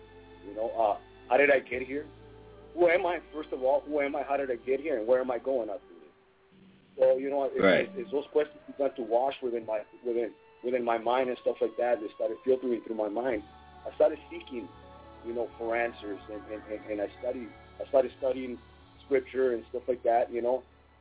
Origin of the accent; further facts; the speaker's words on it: Oceanside, California, United States; now in Tijuana, Mexico; I was brought up in Oceanside, California, born right here in Tijuana, taken over to the States every, you know, ever since I was a kid.